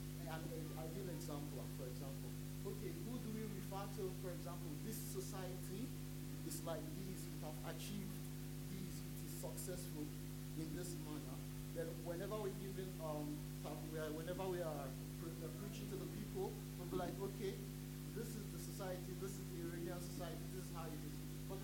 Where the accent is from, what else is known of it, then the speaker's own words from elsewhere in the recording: Nigeria; I'm from Nigeria